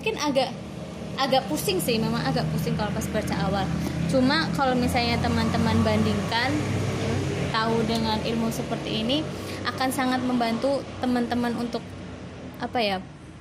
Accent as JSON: {"language": "Indonesian", "town": "Tangerang", "region": "Banten", "country": "Indonesia", "tie": "born or raised there", "first_language": "Indonesian", "said": "Bahasa ibuku yang pertama itu bahasa Indonesia. Karena aku dibesarkan di Tangerang dan gak sama sekali gak ngerti bahasa"}